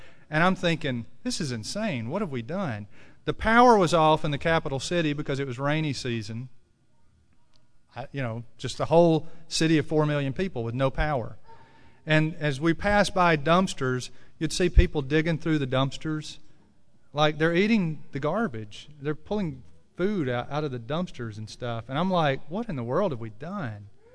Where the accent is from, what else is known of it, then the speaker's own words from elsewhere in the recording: Mississippi, United States; I'm like, y'all, I'm from Mississippi. You turn the heat on when it gets below 70, right?